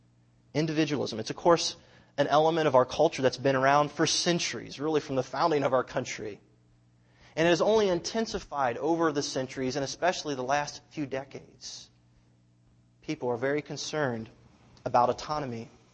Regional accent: United States; Why? Because I'm an American.

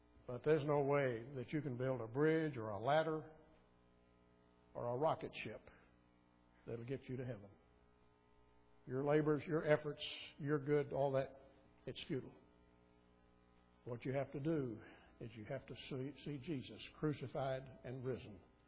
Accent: Kentucky, United States; Betty and I grew up down in West Kentucky. We were high school sweethearts.

